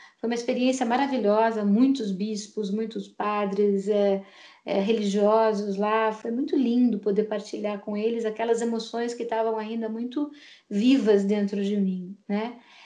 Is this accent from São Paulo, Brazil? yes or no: yes; Itapetininga, São Paulo, Brazil; ele veio quando eu era adolescente, criança, lá em Itapetininga, no interior de São Paulo